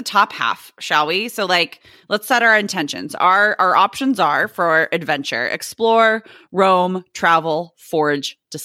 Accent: San Diego, California, United States; challenge myself to roam around San Diego, or I could say like my hometown

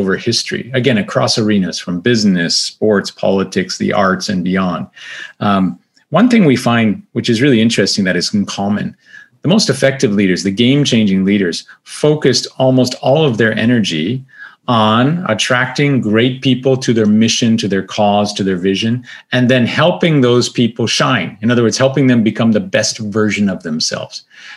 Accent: Windsor, Ontario, Canada; So I'm originally from Canada, from Windsor, Ontario, right on the border across from Michigan, Detroit. And, you know, growing up in Windsor, I was into the martial arts

